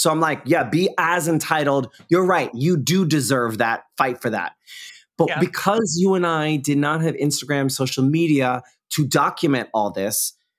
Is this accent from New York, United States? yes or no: yes; New York, United States; I don't know if I feel like I'm scrappy and maybe it's from being a New Yorker